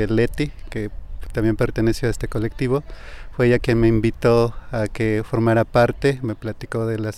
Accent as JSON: {"language": "Spanish", "town": "Huayacocotla", "region": "Veracruz", "country": "Mexico", "said": "soy del norte de Veracruz, de Huayacocotla."}